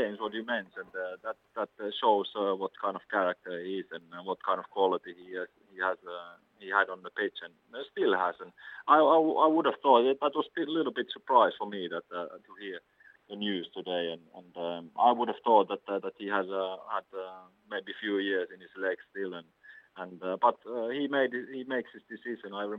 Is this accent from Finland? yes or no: yes; Finland; English is a second language; I come from Finland